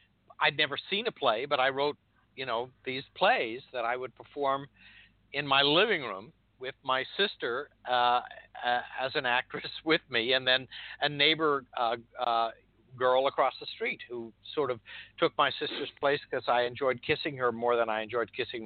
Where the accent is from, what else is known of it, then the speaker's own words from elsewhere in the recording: Altoona, Pennsylvania, United States; Altoona, Pennsylvania.